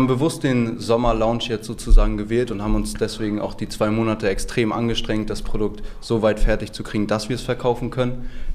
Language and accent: German; Hamburg, Germany; Medizin in Hamburg, in meiner Heimat zu studieren.